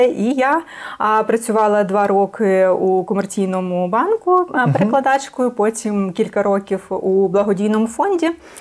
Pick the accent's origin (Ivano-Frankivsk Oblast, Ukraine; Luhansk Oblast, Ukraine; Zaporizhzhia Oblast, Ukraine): Zaporizhzhia Oblast, Ukraine; Zaporizhzhia; now in Kyiv, Ukraine; коли я переїхала вже з Запоріжжя до Києва